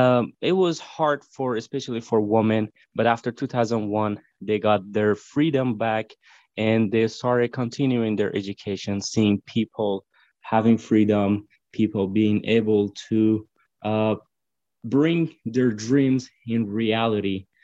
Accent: Kabul, Afghanistan; I was born in 1994 in Kabul.

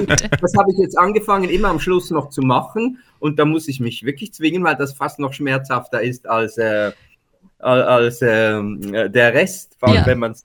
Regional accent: Switzerland; Wir haben so ein lustiges Wort, was ich selber als Schweizer auch immer so niedlich finde.

